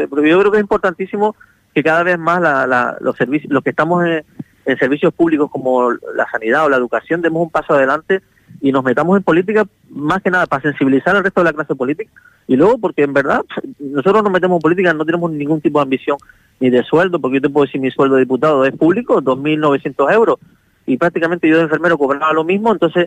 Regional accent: Canary Islands, Spain; las personas que vivimos en esta tierra, que nos encanta y somos de aquí, de Lanzarote y Fuerteventura, nos encanta vivir aquí

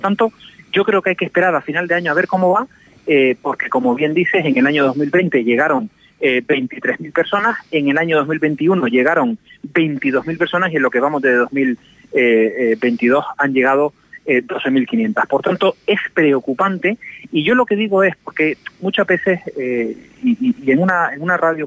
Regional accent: Canary Islands, Spain; me enfadé como propio canario y como propia persona

